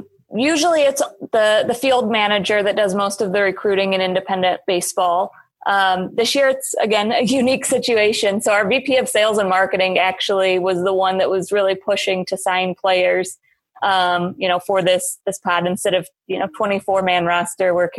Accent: Illinois, United States; So I grew up in Southern Illinois, my entire family, St. Louis Cardinal fans.

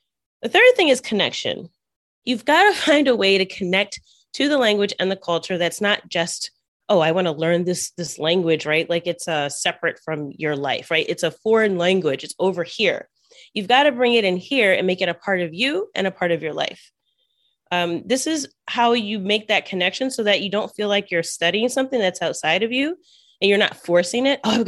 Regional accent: United States; well, where are you from? ¿De dónde eres? And I'm like, soy de Estados Unidos. I'm from the U.S.

